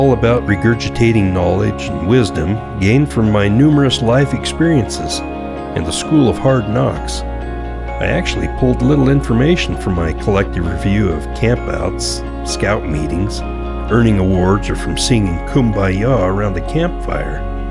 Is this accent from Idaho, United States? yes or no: yes; Idaho, United States; And that's how it was for me growing up in Idaho.